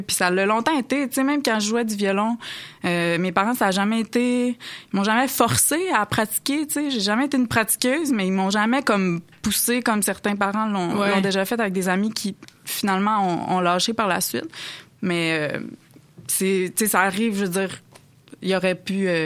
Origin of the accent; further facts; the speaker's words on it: Alma, Quebec, Canada; Je suis originaire d'Alma.